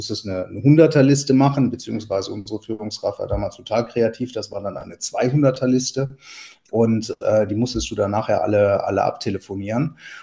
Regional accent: Eschweiler, North Rhine-Westphalia, Germany; also born or lived in Stolberg / Anrath; also geboren in Stolberg, das ist ganz in der Nähe von Aachen. Dann haben wir kurze Zeit in Anrath gelebt, das ist in der Nähe von Krefeld. Und dann sind wir nach St. Jöris gezogen, das ist ein kleiner Vorort von Eschweiler, in dem ich dann aufgewachsen bin.

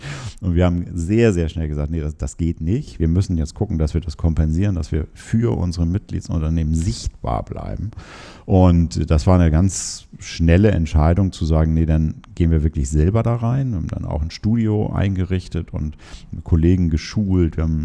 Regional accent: Hamburg, Germany; Und wir als Hamburger müssen uns da in keinster Weise verstecken

